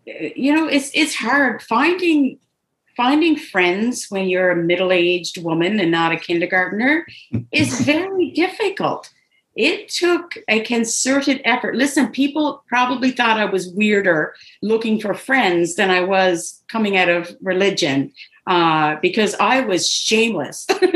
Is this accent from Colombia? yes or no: no; Canada; being Canadian, we're allowed to smoke weed here.